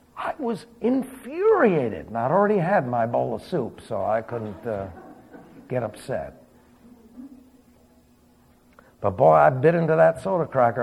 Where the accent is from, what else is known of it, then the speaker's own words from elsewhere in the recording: New York, United States; Remember, I was from New York. I was a damn Yankee.